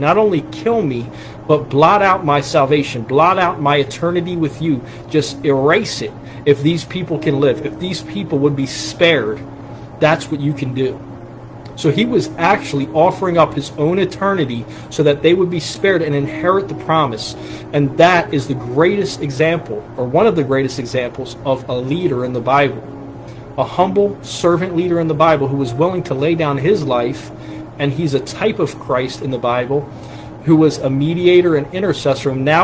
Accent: United States; So I can't speak for other nations because I'm an American

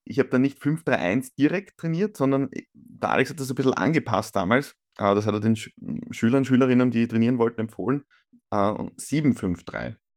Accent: Austria

